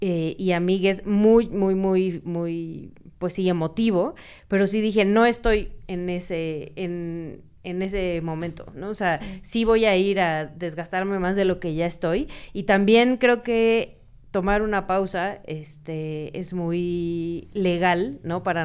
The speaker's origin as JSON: {"language": "Spanish", "town": "Hermosillo", "region": "Sonora", "country": "Mexico", "tie": "born or raised there", "lives_now": "Mexico City, Mexico", "said": "ver lugares como mi pueblo en Hermosillo"}